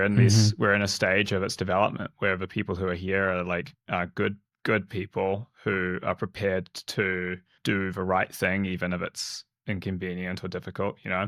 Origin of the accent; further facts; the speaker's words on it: Canada; Yeah, I'm Canadian.